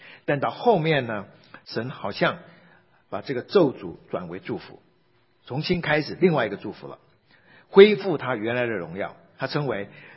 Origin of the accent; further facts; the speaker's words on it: China; 对犹太人而言，我们中国人就是外邦人，我们也有些人信了主。